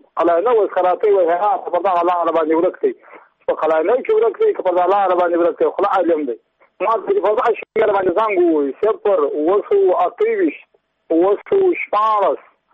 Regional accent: Badghis, Afghanistan; زه بخښنه د بادغیس ولایت یم د مکو د ولسوالۍ یم.

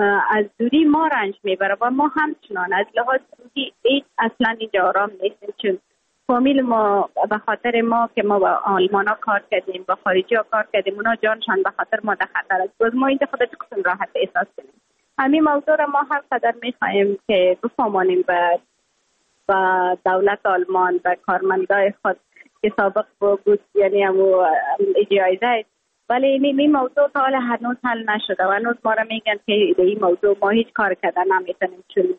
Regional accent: Afghanistan; moved away; یکانه چیزی که من از افغانستانم رای خود واده کده بودم، برآمده بودم

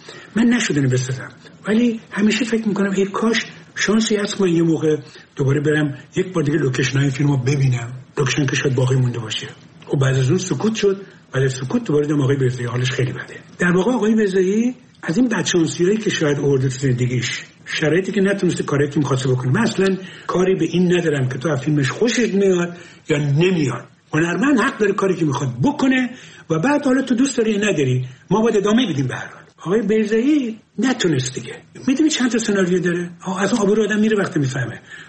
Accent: Abadan, Khuzestan, Iran; من بچه آبادانم. آبادان نزدیک تیارا و میارا اینا برو بیرون بود.

